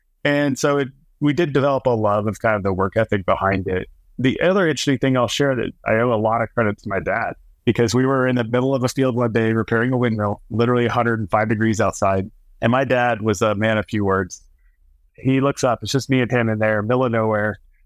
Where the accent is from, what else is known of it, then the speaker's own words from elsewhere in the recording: Oklahoma, United States; I grew up in Oklahoma, just youngest of four boys